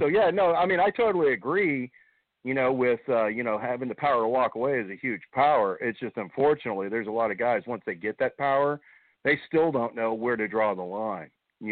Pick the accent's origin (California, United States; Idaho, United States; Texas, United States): Texas, United States; Dallas; I just said … from Dallas.